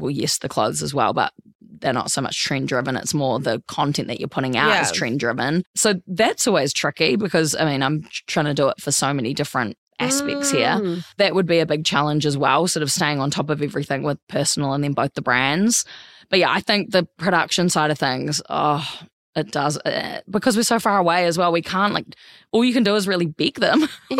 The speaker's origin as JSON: {"language": "English", "country": "New Zealand", "moved": "yes", "lives_now": "Gold Coast, Australia", "said": "I mean, I moved from New Zealand and I didn't have friends, so it took a while to build my friendships there."}